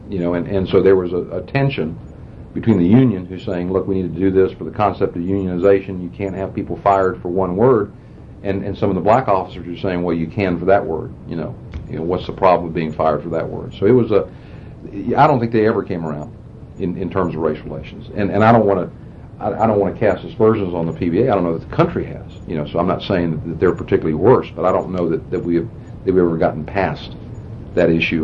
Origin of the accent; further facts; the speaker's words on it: Tampa, Florida, United States; maybe it's provincialism from my hometown, but I don't want to suggest that the City of Tampa Police Department is any different than any other police department in the world